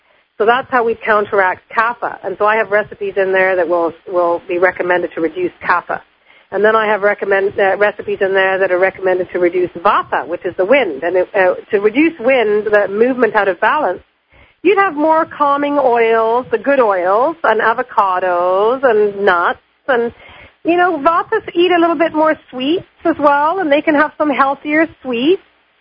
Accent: Kenya; born there; first language Swahili; English is a second language; Well, I was born in Kenya. Swahili is my first language.

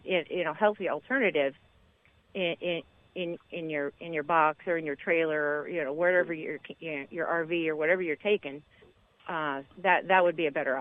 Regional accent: Nebraska, United States; now in Wellington, United States; I'm originally from Nebraska. Living in Wellington.

